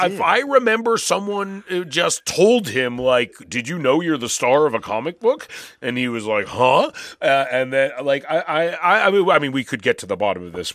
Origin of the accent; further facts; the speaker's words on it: Canada; because we're Canadian, so we both grew up in places where like you are watching American culture.